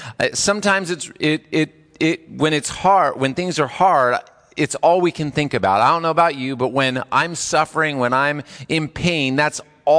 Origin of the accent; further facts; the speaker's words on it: California, United States; You know, growing up in California, when it talks about the pain of childbirth, I think of earthquakes